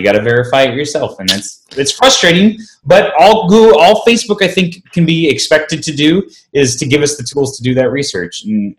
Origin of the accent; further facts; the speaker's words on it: United States; But as an American, I really hate it.